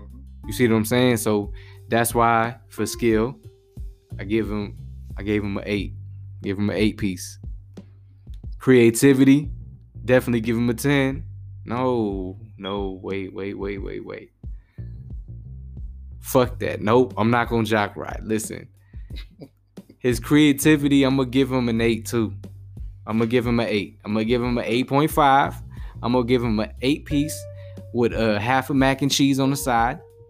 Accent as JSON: {"language": "English", "region": "New England", "country": "United States", "said": "Look, I'm from the East, I'm from North, I'm from New England, so I mean, all I know is East Coast"}